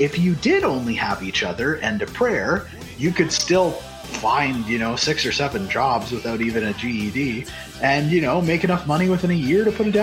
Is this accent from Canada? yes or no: yes; Canada; and I'm Canadian